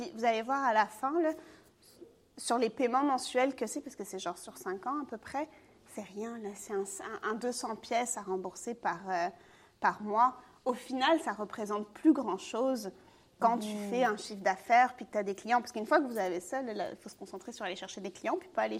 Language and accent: French; France; j'ai grandi en France